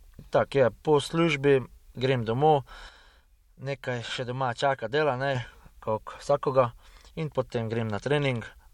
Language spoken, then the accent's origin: Slovenian; Felsőszölnök, Vas, Hungary; Pa jaz sem rekel, da sem iz Mađarske, ne, iz Gornjega Sanika